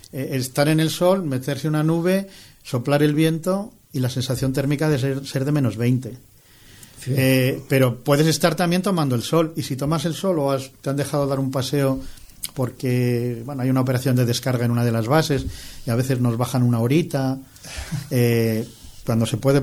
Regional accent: Salamanca, Castile and León, Spain; pues yo en Macotera, mi padre me llevaba allí cuando era pequeño, aunque ya vivíamos en Salamanca

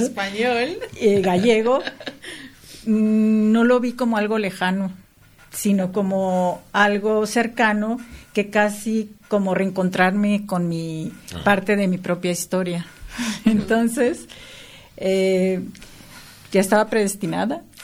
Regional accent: Mexico; Aunque soy mexicana, mi apellido es español. Y bueno, mi bisabuelo emigró a México a finales del 19.

